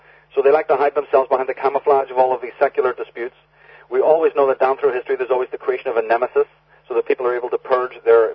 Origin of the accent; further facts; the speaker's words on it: Ireland; I come from Ireland, I know that they exist.